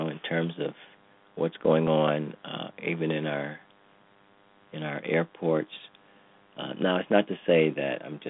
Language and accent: English; Cleveland, Ohio, United States; now in Plainfield, United States; from my home state, Ohio, Cleveland, shout out to all of you. My town right now, Plainfield, shout out to you in New Jersey